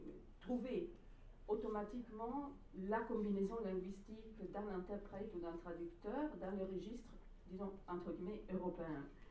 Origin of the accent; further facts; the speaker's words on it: Italy; Je suis italienne, comme vous aurez compris. En Italie, la situation est tout à fait dramatique